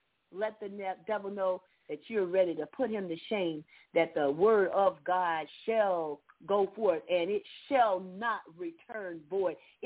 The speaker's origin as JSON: {"language": "English", "region": "Georgia", "country": "United States"}